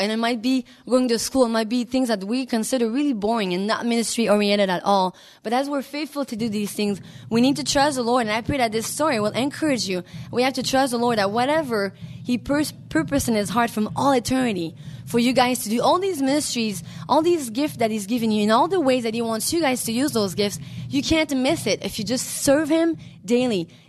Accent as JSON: {"language": "English", "region": "French Canada", "country": "Canada", "second_language": "English", "said": "I'm from the French part of Canada."}